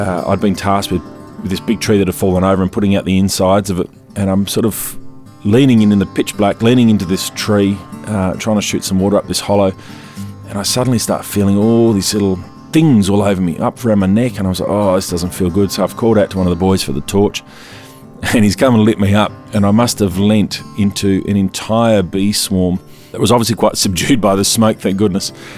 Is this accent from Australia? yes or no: yes; Margaret River, Western Australia, Australia; from Margaret River. I run a small touring business down there